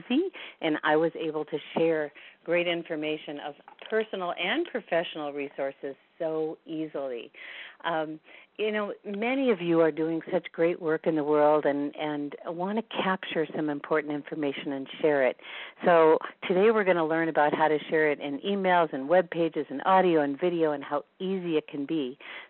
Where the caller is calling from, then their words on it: Bozeman, Montana, United States; I'm calling in from Bozeman, Montana